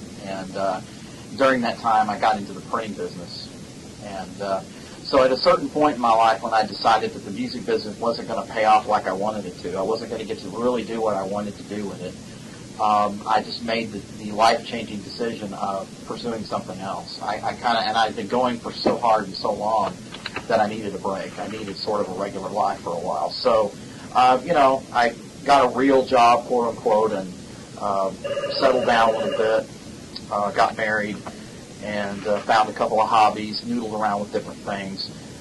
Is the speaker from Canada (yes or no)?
no; Abilene, Texas, United States; also born or lived in California; I grew up out in West Texas, in Abilene, Texas. I was actually born in California, but we moved out to Texas when I was, younger.